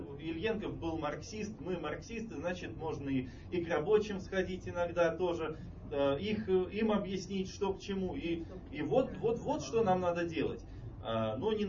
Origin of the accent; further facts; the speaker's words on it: Moscow, Russia; я сам москвич